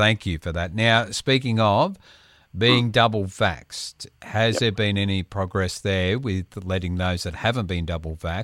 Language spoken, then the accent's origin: English; Australia; Anyway, look, we all like having a dig at each other, don't we? That's part of being the Aussie way.